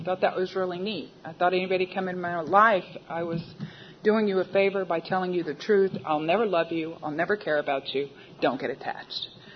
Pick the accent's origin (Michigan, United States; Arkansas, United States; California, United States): California, United States; El Cajon; I am from El Cajon.